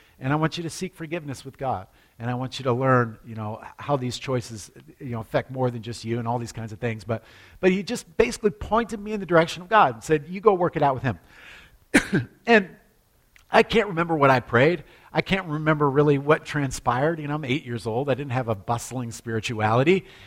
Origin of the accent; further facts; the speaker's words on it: Alaska, United States; I grew up in Alaska, and I liked matches, okay?